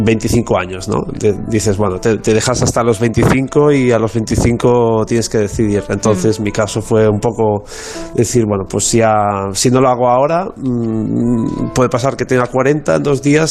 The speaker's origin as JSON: {"language": "Spanish", "town": "Falset", "region": "Catalonia", "country": "Spain", "tie": "born or raised there", "said": "se lo conté a una persona de la cooperativa de mi pueblo, de Falset"}